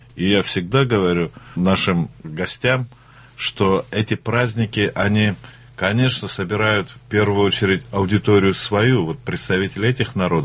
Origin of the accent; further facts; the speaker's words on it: Agryz, Tatarstan, Russia; когда летом мы были в гостях у себя на родине, в Агрызе, в Удмуртии, в Ижевске.